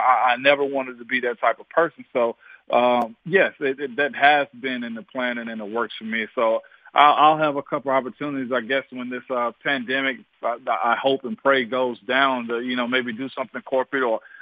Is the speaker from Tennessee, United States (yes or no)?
yes; Tennessee, United States; now in Hendersonville, United States; I'm from West Tennessee. My wife's from Middle Tennessee in Springfield. I went to college in Knoxville at UT. So this is my home. I stay in Hendersonville now